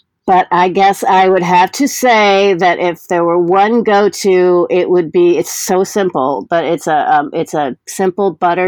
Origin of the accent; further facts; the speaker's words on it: Iowa, United States; I grew up in Iowa. So, you know, we would go out and gather, you know, trash sacks of the things.